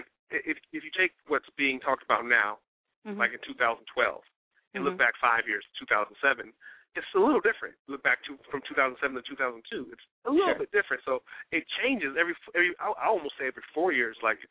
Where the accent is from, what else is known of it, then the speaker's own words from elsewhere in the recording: San Francisco, California, United States; also born or lived in New Jersey; now in Oakland, United States; You know, I'm from San Francisco via New Jersey. Currently, I'm in Oakland, California right now, holding it down out there.